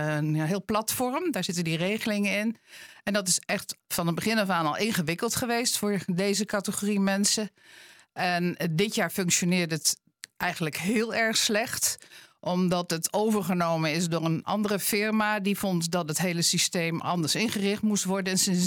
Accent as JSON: {"language": "Dutch", "town": "Eemnes", "region": "Utrecht", "country": "Netherlands", "said": "ik kom uit Eemnes"}